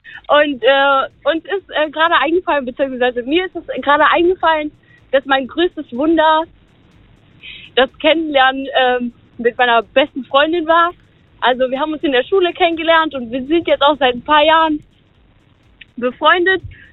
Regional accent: Albania; German is a second language; also ich komme ursprünglich aus Albanien

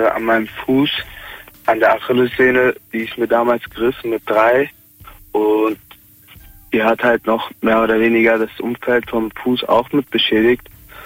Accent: Bad Kreuznach, Rhineland-Palatinate, Germany; Ich bin aus Bad Kreuznach.

